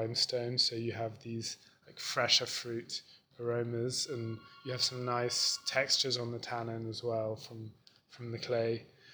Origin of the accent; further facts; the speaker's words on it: Belgium; I'm not Italian originally, I'm from Belgium